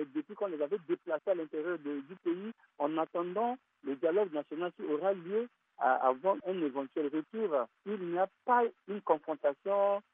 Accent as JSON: {"language": "French", "country": "Central African Republic", "said": "Nous sommes tous des Centrafricains. Le dialogue est possible si on accepte nos fautes communes."}